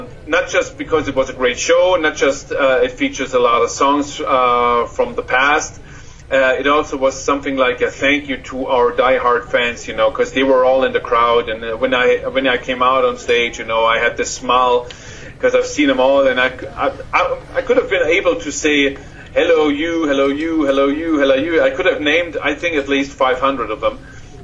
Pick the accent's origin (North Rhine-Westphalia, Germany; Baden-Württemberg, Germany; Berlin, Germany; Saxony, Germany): Baden-Württemberg, Germany; Stuttgart; hometown, Stuttgart, in the south of Germany. The rest of the guys are not from this area, so I can say my hometown.